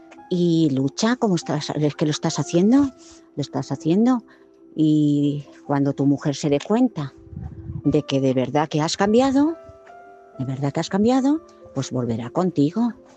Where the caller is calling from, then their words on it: Madrid, Community of Madrid, Spain; de Madrid.